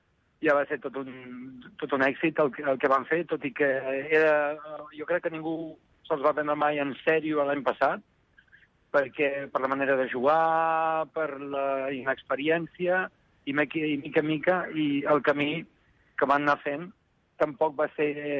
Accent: Vilafranca del Penedès, Catalonia, Spain; Som de Vilafranca, del Penedès

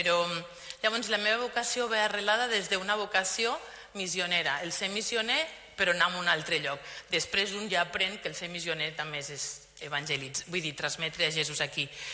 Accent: El Pont de Suert, Catalonia, Spain; born there; jo vaig néixer al Pont de Suert, al Pirineu català.

